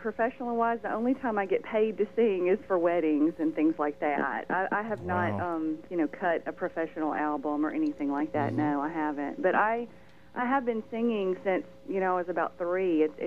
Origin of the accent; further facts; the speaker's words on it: Starkville, Mississippi, United States; also born or lived in Gulfport / Oxford; I was born in Gulfport, Mississippi. I spent about 10 years in Starkville, Mississippi, my elementary and junior high years.